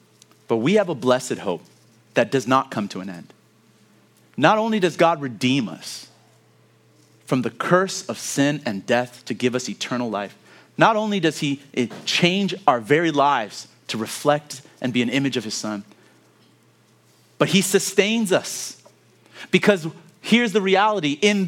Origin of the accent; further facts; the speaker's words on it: Kenya; born there; I was born in Kenya. My parents are originally from Rwanda, but I was born in Kenya.